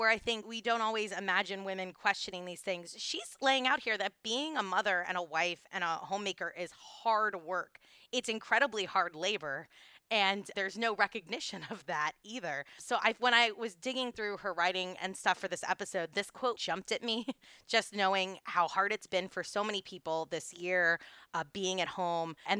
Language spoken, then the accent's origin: English; the South, United States; I say as a Southerner through and through.